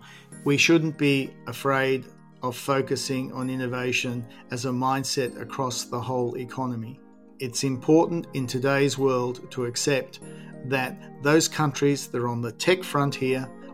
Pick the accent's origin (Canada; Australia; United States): Australia; New South Wales; Yep, so am I.